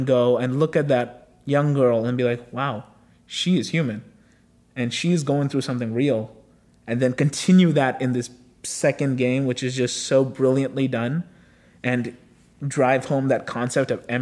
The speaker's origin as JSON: {"language": "English", "country": "India", "tie": "born or raised there", "said": "Because I was growing up in India and back home"}